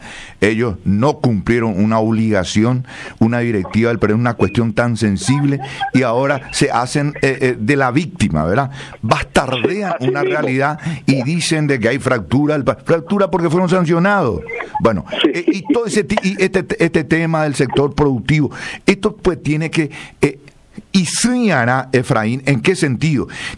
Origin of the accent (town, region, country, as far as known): Paraguay